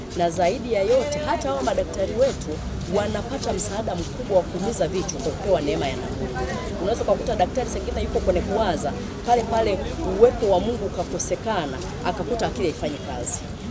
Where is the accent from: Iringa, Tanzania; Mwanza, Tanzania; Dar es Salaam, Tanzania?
Dar es Salaam, Tanzania; natokea Dar es Salaam Mbezi Luisi.